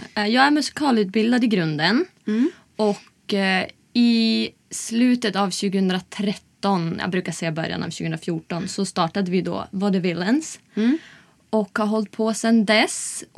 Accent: Umeå, Västerbotten County, Sweden; Och sen så flyttade jag hem till Umeå en sväng. Jag kommer från Umeå.

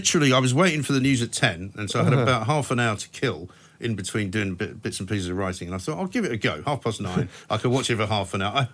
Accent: Scotland, United Kingdom; I can say that because I'm also Scottish. My parents are from Glasgow.

